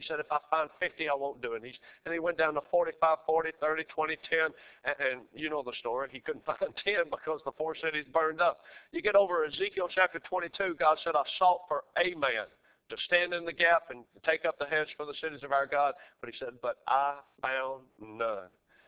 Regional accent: the South, United States; But anyway, what do you expect? I'm from the South, man.

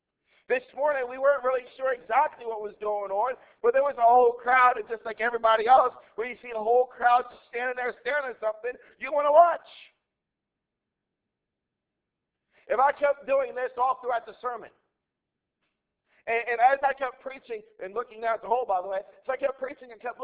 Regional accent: Baltimore, Maryland, United States; I'm from Baltimore, by the way, that's why I keep talking about Baltimore.

